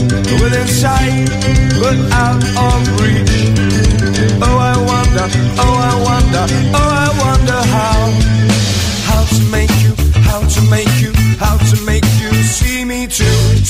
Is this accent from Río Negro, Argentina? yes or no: no; Bolívar, Buenos Aires Province, Argentina; born there; Ojo, yo también nací en Bolívar, ¿eh?